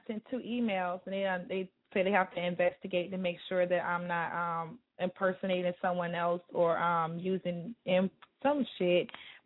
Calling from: Tampa, Florida, United States; I'm all the way out here, the 813 Tampa, Florida.

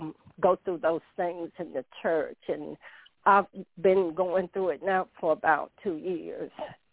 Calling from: North Carolina, United States; I'm from North Carolina.

